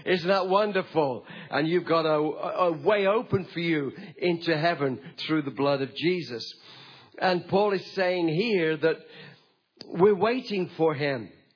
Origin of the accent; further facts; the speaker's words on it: England, United Kingdom; I'm English. I'm a citizen of Great Britain. And I'm a citizen of Australia.